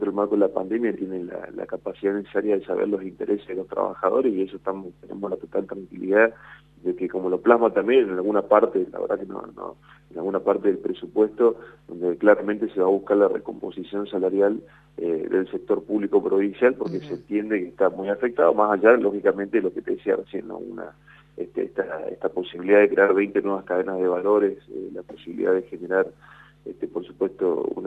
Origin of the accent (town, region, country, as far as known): Argentina